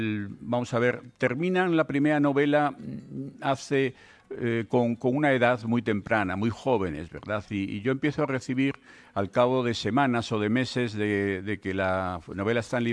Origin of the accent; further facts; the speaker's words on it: Bilbao, Basque Country, Spain; yo soy de Bilbao